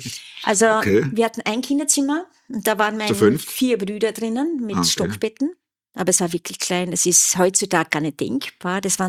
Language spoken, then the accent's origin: German; Lustenau, Vorarlberg, Austria; born there; also ich bin gebürtige Vorarlbergerin, bin in Lustenau geboren